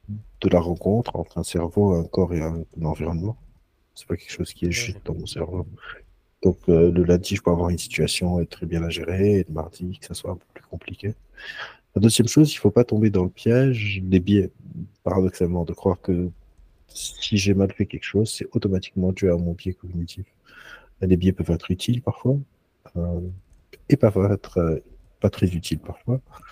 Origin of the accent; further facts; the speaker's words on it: Lebanon; J'ai grandi au Liban.